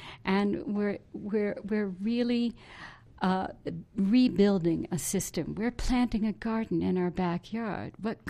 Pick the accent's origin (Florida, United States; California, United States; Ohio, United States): California, United States; Berkeley; I may have had some ideas about sustainability in the back of the mind because I grew up in Berkeley